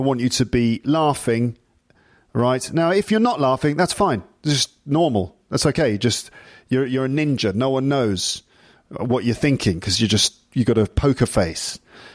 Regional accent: United Kingdom; accent: standard English; the main differences between standard English pronunciation, which is probably my accent

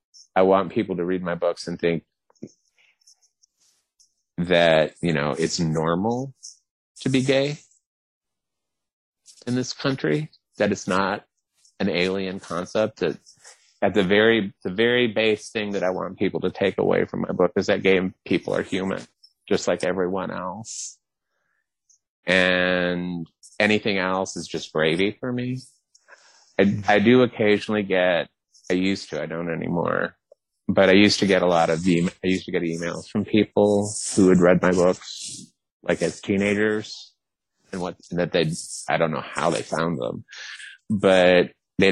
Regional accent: the South, United States; I'm from the South, so the whole homophobia, racism, cultural structure damage in the South resonated with me.

